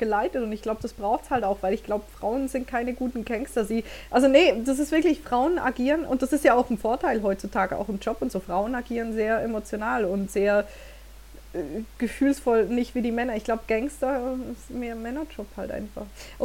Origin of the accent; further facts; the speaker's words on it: Switzerland; Ach Gott, ich komme aus der Schweiz. Wir dürfen erst seit 1997 wählen.